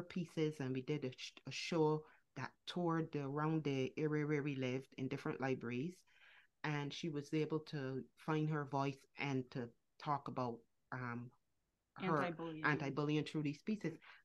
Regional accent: Barbados; when I was young, growing up in Barbados under domestic violence.

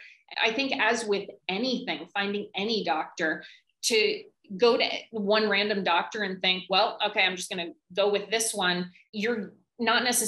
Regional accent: Hong Kong; moved away as an adult; I grew up in Hong Kong. I left to go to undergrad and, you know, started my career and everything.

